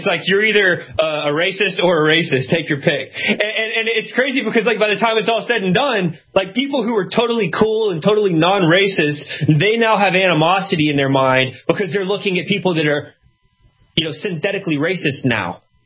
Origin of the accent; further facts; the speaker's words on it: Houston, Texas, United States; Growing up outside of Houston, Texas, there was a lot of people coming in from Mexico, and I went to school with a lot of Mexicans, some really great people, by the way